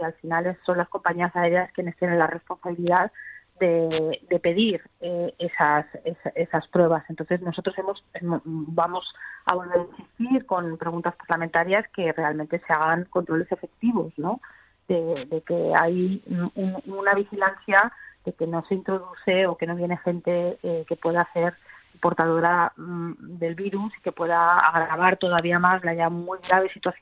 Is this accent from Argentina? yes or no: no; Alicante, Valencian Community, Spain; porque soy de Alicante y efectivamente el aeropuerto de Altet ha sido, bueno, una vía.